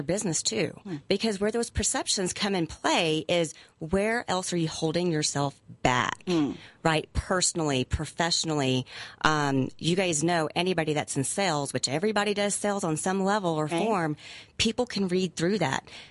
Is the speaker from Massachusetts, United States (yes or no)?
no; Texas, United States; I walk into my clients and they thought that I, because I'm from Texas, they thought I was blonde